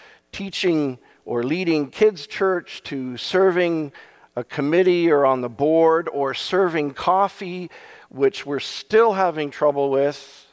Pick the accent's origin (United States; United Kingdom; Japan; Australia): Japan; now in Canada; I grew up in Japan with parents who worked for the church.